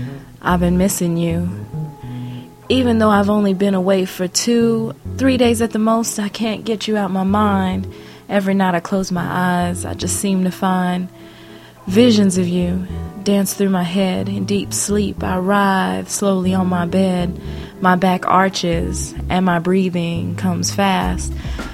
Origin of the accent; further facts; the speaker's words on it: Las Vegas, Nevada, United States; I had been enjoying my hometown of Las Vegas for a week at the beginning of June, enjoying my family